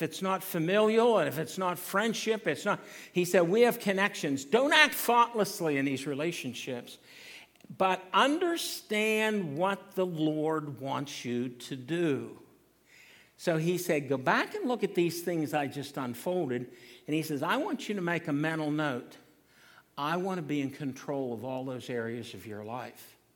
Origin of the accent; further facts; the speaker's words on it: Huntington, United States; Arlene grew up out in Entrecan. I grew up here in Huntington.